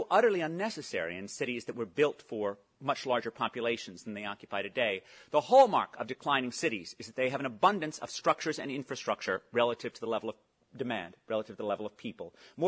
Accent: New York, United States; born there; I was born in 1967 in Manhattan

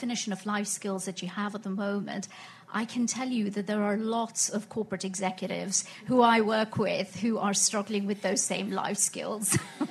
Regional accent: Kenya; I'm Kenyan, so I'm curious to know whether you guys have any information on Kenya in particular.

